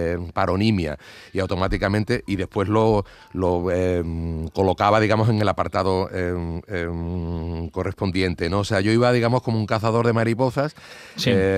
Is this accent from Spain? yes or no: yes; Alcalá de Guadaíra, Andalusia, Spain; un ilustrador de mi pueblo, de Alcalá de Guadaira